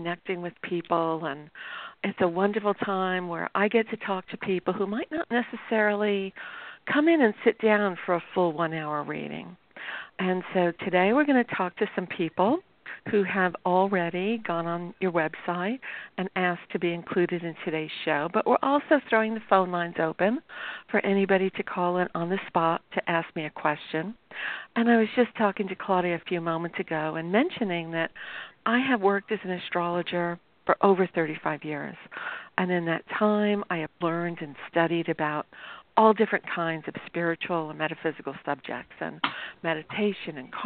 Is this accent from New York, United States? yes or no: yes; New York, United States; I grew up in New York, and sometimes I start talking fast